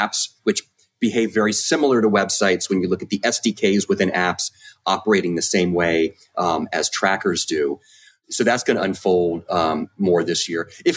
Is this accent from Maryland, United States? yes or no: yes; Maryland, United States; And by the way, I was born and raised in Maryland